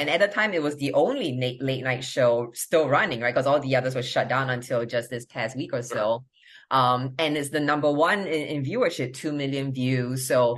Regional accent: United States; Whereas I'm American. I was like, well, as an American, I can stand up to fucking Malaysia, right?

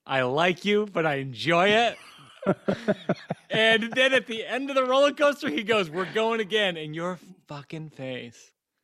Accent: Massachusetts, United States; So I grew up in Central Mass, Massachusetts.

